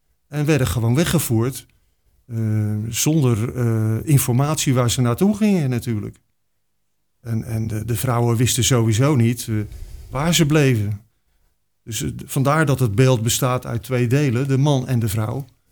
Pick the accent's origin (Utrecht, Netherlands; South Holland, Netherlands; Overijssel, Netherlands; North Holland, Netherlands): South Holland, Netherlands; Rotterdam; En in Rotterdam was het zo, ik kom van Zuid.